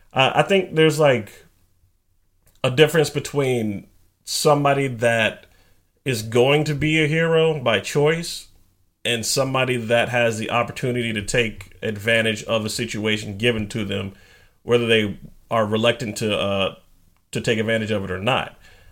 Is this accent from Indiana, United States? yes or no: no; Texas, United States; born there; It's funny you bring that up because I was born in Texas.